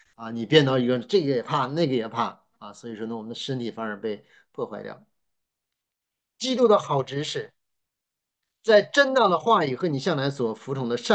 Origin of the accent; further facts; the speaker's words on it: China; 但我们中国人很喜欢。